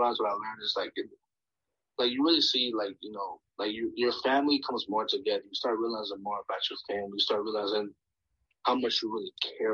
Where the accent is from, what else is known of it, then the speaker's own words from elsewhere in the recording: New York City, New York, United States; now in Indianapolis, United States; Well, my parents are from Mexico. I'm from New York City, United States, but I moved to Indianapolis.